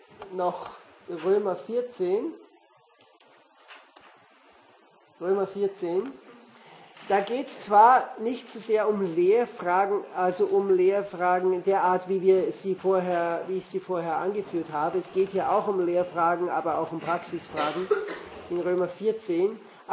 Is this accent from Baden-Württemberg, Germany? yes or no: yes; Baden-Württemberg, Germany; Also bei uns in Süddeutschland, im Schwarzwald, ist eine ganze Reihe Gemeinden